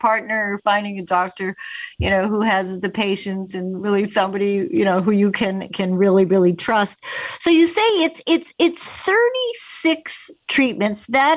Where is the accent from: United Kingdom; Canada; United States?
Canada; I did my graduate and postgraduate work at McGill University in Montreal. I'm Canadian, as everybody knows.